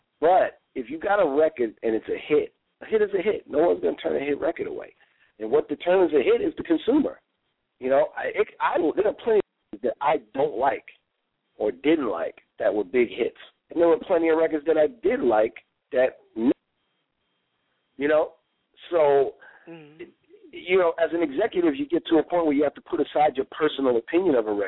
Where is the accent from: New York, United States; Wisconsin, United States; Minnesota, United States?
New York, United States; me being a New Yorker, I'm like, Jersey, I'll kick rocks. I went on the run, head back to New York